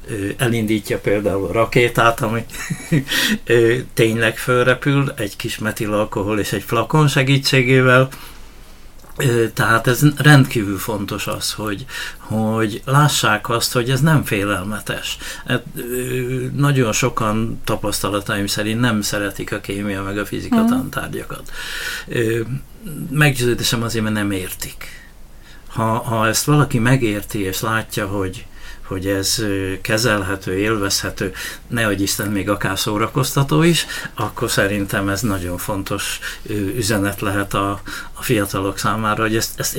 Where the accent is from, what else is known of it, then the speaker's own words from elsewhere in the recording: Sátoraljaújhely, Borsod-Abaúj-Zemplén, Hungary; born there; de mivel én sátorajai helyben születtem, és ott nem volt kémia tagozat